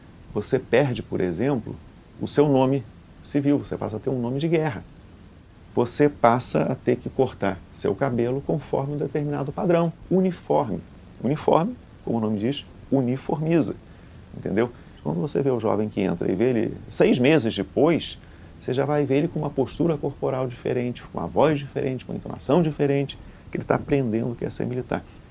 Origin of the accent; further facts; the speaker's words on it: Rio de Janeiro, Brazil; eu sou brasileiro, homem, carioca, branco, vascaíno, vegetariano, professor, casado com Elizabeth